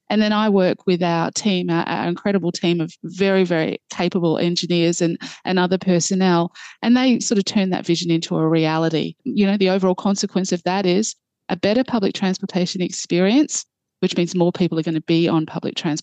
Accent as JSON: {"language": "English", "region": "Western Australia", "country": "Australia", "said": "I'm from Western Australia. That's the biggest part of our economy."}